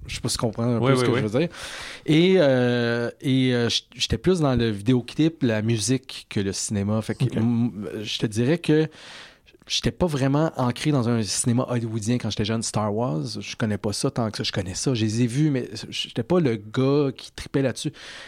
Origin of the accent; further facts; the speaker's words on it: Quebec, Canada; parce que je viens du Québec, ils vont tout de suite me parler